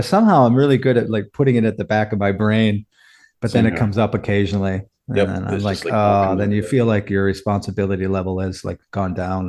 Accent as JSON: {"language": "English", "town": "Chicago", "region": "Illinois", "country": "United States", "lives_now": "Japan", "said": "I remembered that when I started saying that I was from Chicago was when I was in Chicago longer than I was actually in the suburbs."}